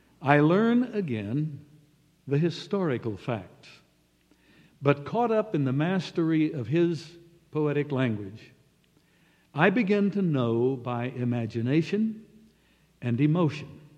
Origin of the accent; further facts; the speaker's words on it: Oklahoma, United States; but I grew up in Oklahoma, and the guy from Chicago who married my only sister called her with great affection through all their years together by the nickname Okie.